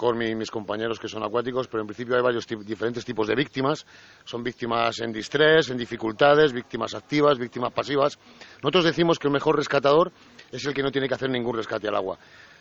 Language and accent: Spanish; Águilas, Region of Murcia, Spain; somos de Águilas y estamos al lado de los aguileños